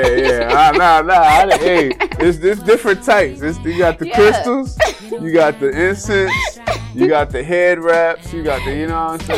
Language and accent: English; Lafayette, Louisiana, United States; now in Los Angeles, United States; people don't realize that where we from in Louisiana, well, specifically Lafayette, I'm from the Plaza and all that shit